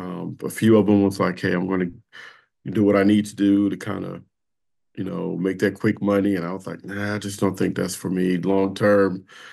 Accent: Compton, California, United States; So I grew up in Compton, California. Those that know the movie Boys in the Hood.

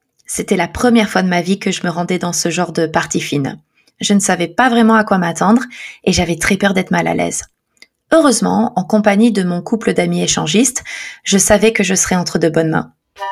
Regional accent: France; now in Japan; j'ai 33 ans et je suis célibataire. Je suis française mais je vis au Japon.

